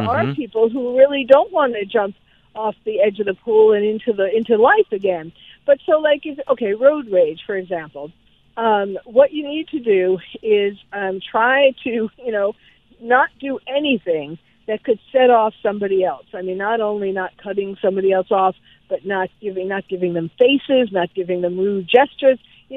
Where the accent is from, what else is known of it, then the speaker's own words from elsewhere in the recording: New York, United States; because I'm from New York, and I see what's happening in these videos